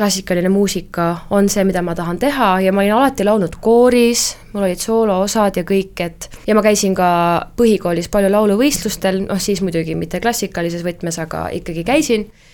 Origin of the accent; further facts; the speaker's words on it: Häädemeeste, Pärnu County, Estonia; now in Tallinn, Estonia; Olen tegelikult pärit Häädemeestelt, aga olen nüüd Tallinnas elanud üle 10 aasta.